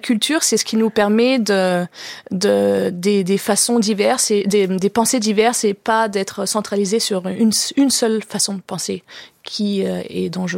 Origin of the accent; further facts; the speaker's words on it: France; moved away; Mais j'ai quitté la France relativement jeune